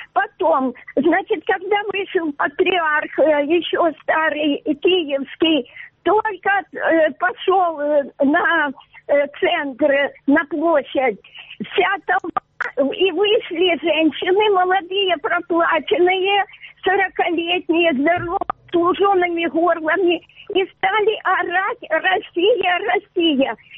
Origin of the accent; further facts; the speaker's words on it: Donetsk Oblast, Ukraine; Я из Донецкой области. У нас украинский флаг. Я украинка.